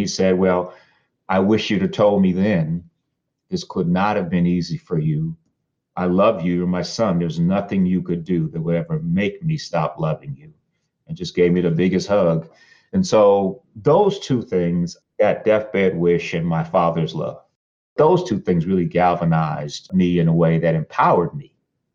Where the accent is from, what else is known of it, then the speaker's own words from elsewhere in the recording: San Francisco, California, United States; But I grew up in San Francisco, and I didn't have the kind of experience that they had.